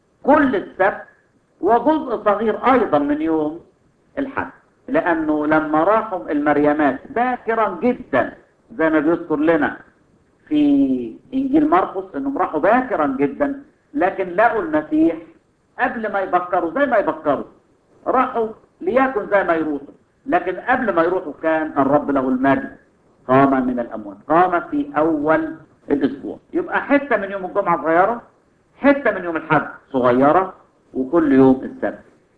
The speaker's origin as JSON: {"language": "Arabic", "country": "Egypt", "said": "مفهومنا احنا كمصريين يبقى طلعهم في اليوم الرابع"}